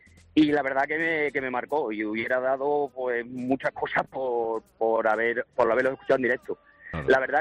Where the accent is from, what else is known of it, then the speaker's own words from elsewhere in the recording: Azuaga, Extremadura, Spain; Yo soy de Azuaga, la provincia de Badajoz.